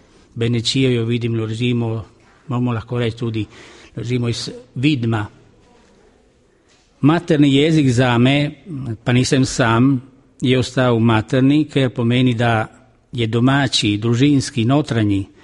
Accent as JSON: {"language": "Slovenian", "region": "Friuli-Venezia Giulia", "country": "Italy", "first_language": "Italian", "second_language": "Slovenian", "said": "moj navadni jezik je le italijanščina, poleg slovenskega narečnega, rečanskega nareča. Ko Slovenec sem si dobil malo zavednosti pri 30 letih starosti"}